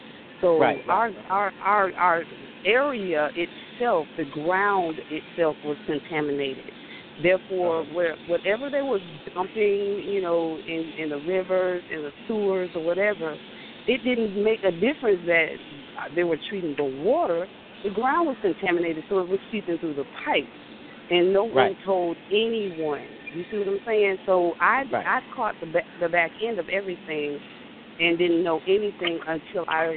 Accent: Montgomery, Alabama, United States; I'm from Montgomery, Alabama.

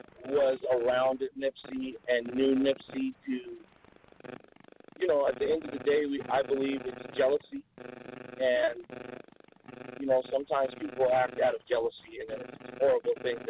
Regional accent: Washington, United States; We're from the Pacific Northwest up here in Washington State.

